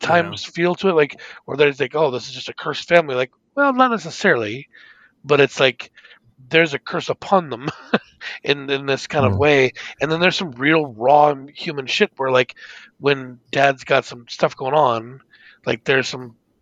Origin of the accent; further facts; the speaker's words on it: Australia; it's because we're Australian.